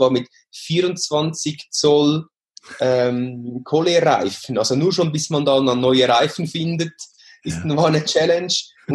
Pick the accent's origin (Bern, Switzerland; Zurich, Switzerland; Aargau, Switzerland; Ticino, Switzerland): Zurich, Switzerland; Dielsdorf; Jahrgang 86, das heißt 33 geworden dieses Jahr. Ich bin zu Hause in Dielsdorf im Zürcher Unterland, neben dem Flughafen, auch aufgewachsen in der Region.